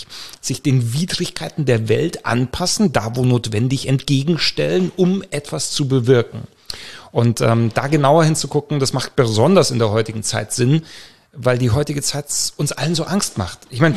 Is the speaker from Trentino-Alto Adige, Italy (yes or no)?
no; Rome, Lazio, Italy; moved away; also born or lived in South America; Also ich bin zum Beispiel in Rom aufgewachsen, in Italien. Und von dort ging es dann weiter nach Südamerika und dann der nächste Kontinent, der nächste.